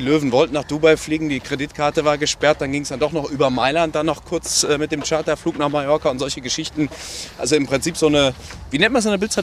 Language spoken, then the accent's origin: German; North Rhine-Westphalia, Germany; Ich komme ja aus dem Sieger Sauerland. Bin ja ein Immi. Wollte aber schon immer nach Köln.